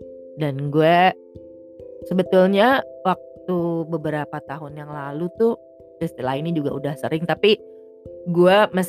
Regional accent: Jakarta, Indonesia; gue lahir di Jakarta, besar di Jakarta, tumbuh di Jakarta, semua gitu. Sampai umur 45 tahun itu gue 99% tuh anak Jaksel.

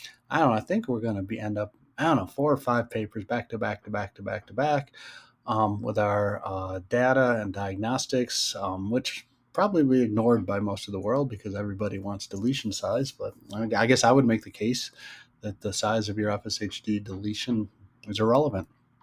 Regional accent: United States; as an American, you think I'd know things better than that.

